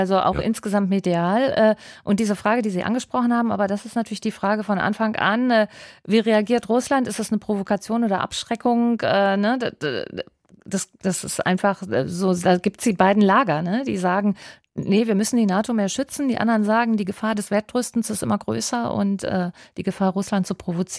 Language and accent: German; Düsseldorf, North Rhine-Westphalia, Germany; ich komme aus Düsseldorf, aber korrekter ist aus dem gediegenen Düsseldorf-Urdenbach, wo eigentlich lauter Hausbesitzer sind mit zugehörigen Gärten und den entsprechenden Geräten.